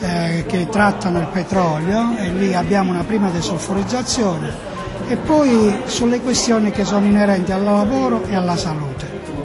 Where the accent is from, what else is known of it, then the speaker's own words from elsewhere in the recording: Basilicata, Italy; vengo dalla Val d'Agri